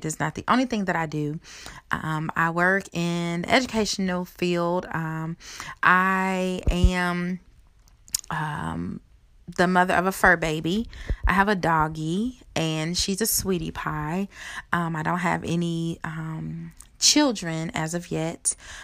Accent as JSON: {"language": "English", "town": "Chicago", "region": "Illinois", "country": "United States", "tie": "born or raised there", "lives_now": "Kentucky, United States", "said": "I am a native of Chicago, Illinois, born and raised in Chicago, Illinois. I had an amazing upbringing, a very close-knit family."}